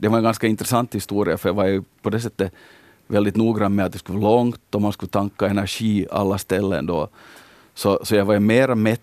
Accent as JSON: {"language": "Swedish", "town": "Hanko", "region": "Uusimaa", "country": "Finland", "tie": "born or raised there", "said": "Om man nu börjar riktigt från början, då när jag var liten, så i Hangö så cyklar man ju alltid."}